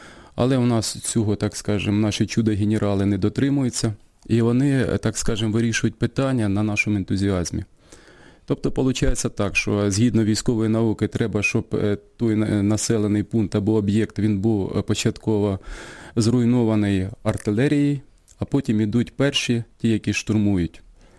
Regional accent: Kherson Oblast, Ukraine; Я ріс у бабусі на Херсонщині.

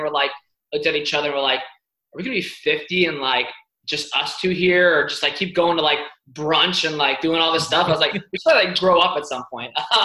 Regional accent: New York City, New York, United States; born there; also born or lived in Ocala, Florida; I grew up actually. I was born in the Bronx.

